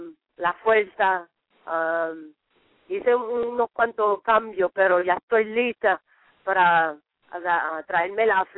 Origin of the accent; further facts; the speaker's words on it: Puerto Rico; Acuérdate, yo soy boricua, y en toda mi carrera nunca he peleado en Puerto Rico.